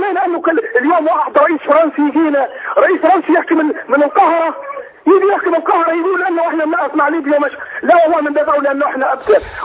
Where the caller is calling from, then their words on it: Gaza, Gaza Strip, Palestine; أوصل لك رسالة من فلسطين من بلد العزة بلد الصمود.